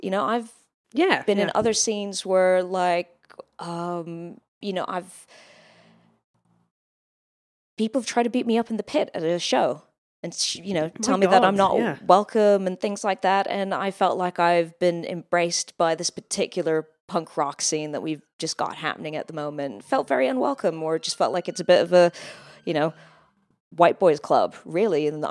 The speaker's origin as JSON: {"language": "English", "country": "United Kingdom", "said": "And you know, I'm British, although I don't sound it."}